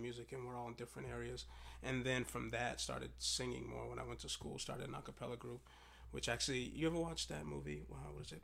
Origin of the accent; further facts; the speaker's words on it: Boston, Massachusetts, United States; growing up in Boston my whole life, to sort of stay out of trouble, like, my uncles got us to go to church at a really early age.